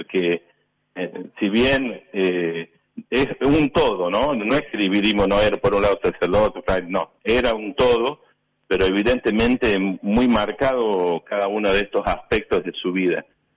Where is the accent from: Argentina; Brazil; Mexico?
Argentina; Córdoba; moved away; yo soy cordobés y vine aquí en el año 2001, pero yo de chico me crié sabiendo de Mamerto Esquiú